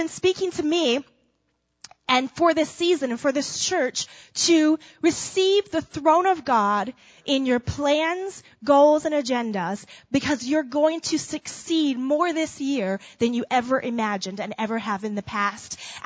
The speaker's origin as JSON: {"language": "English", "region": "Florida", "country": "United States", "said": "we're from Florida. It's warm outside in Florida."}